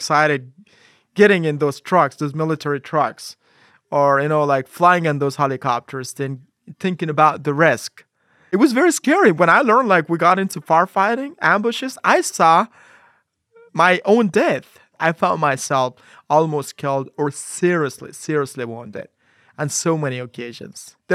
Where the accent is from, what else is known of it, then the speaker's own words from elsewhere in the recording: Kunar, Afghanistan; I was born in Kunar's. I could understand their actions, their body language, and what they were up to because I was from there.